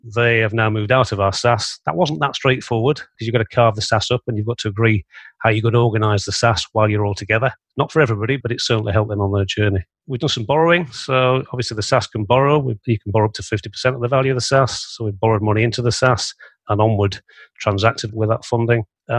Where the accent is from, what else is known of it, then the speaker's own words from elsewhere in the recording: Yorkshire and the Humber, United Kingdom; I'm a Yorkshireman, you know, and I don't like the idea of money sat there.